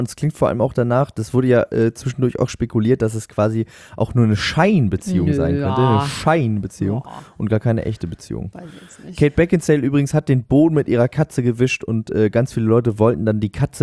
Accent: Northern Germany, Germany; es hat nicht gefunzt, wie man bei uns in Norddeutschland sagt

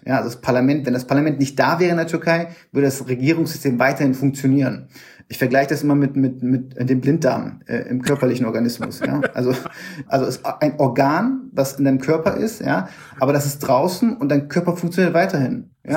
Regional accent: Bremen, Germany; ich war damals in meiner Heimatstadt in Bremen

